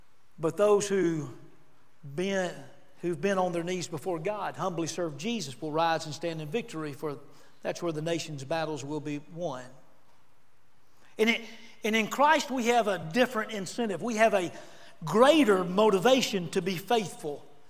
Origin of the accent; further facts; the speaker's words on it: Auburn, Alabama, United States; I love living in Auburn, Alabama. Lee County, Alabama. I love living right here. And I tell you, go around and tell people I'm from Auburn.